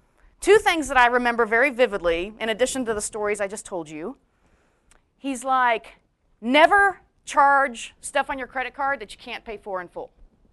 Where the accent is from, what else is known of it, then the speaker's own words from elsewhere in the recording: Victoria, Texas, United States; So I grew up in South Texas, a little town called Victoria. Anybody know Victoria?